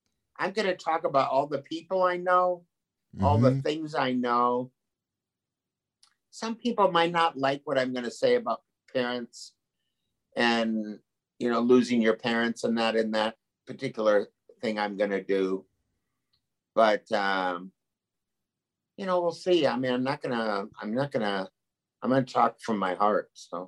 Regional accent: St. Paul, Minnesota, United States; we've had a rough year, especially Minneapolis, my hometown, St. Paul I was from

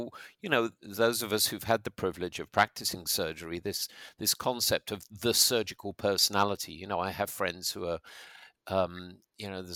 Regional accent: England, United Kingdom; also born or lived in United States; as an Englishman who lived in America, I always resisted calling it soccer

